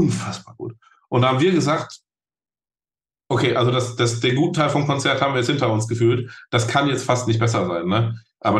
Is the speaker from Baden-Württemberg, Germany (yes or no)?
no; North Rhine-Westphalia, Germany; Ich komme ja aus der Ecke, aus dem Ruhrgebiet